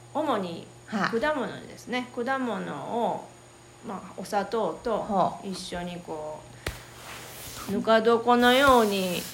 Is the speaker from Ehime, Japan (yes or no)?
no; Settsu, Osaka, Japan; 大阪やったし